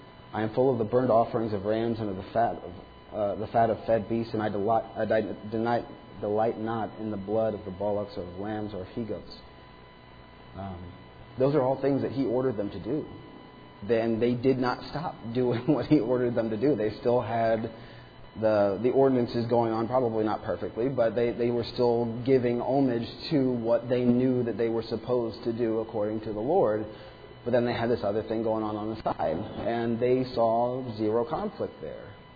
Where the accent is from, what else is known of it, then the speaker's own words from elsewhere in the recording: United States; And sorry, I grew up here, born and raised in America.